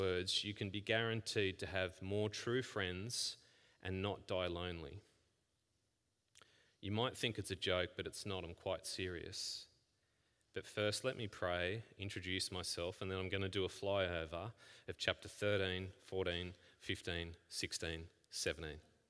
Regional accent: Queensland, Australia; Some of you know, I grew up in Queensland.

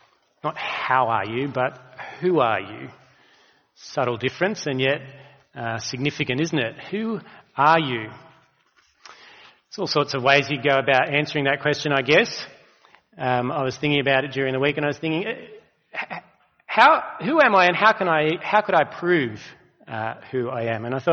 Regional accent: Walgett, New South Wales, Australia; born there; It tells you that I was born in Walgett.

